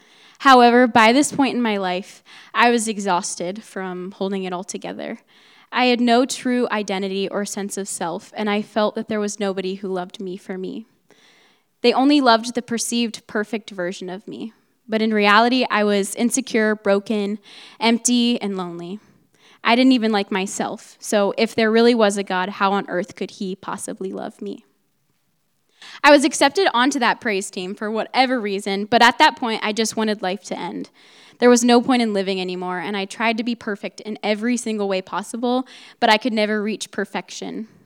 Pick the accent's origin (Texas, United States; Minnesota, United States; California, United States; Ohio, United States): Ohio, United States; I grew up in Ohio, and for my whole life, I went to church with my family every Sunday